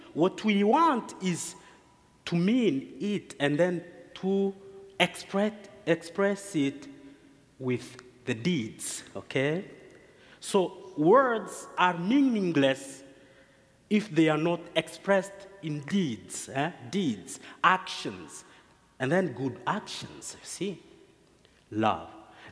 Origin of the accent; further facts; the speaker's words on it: DR Congo; English is a second language; now in United States; I only have 3 months in the United States, and I'm from Congo. I only learned English for 6 months.